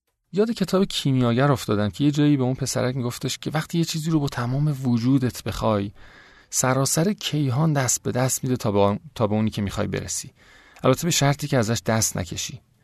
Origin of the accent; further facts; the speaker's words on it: Iran; شاید به خاطر اینکه مثلا ما ایرانی هستیم